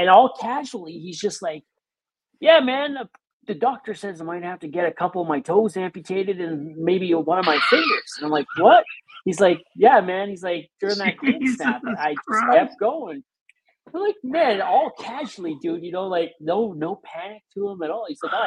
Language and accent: English; Hamilton, Ontario, Canada; I'm from Hamilton, Ontario, Canada. I'm out near Toronto.